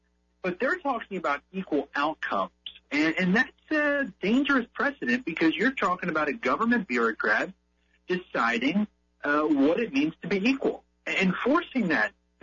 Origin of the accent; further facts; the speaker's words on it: Philadelphia, Pennsylvania, United States; I'm from Philadelphia, so I'm pretty used to it.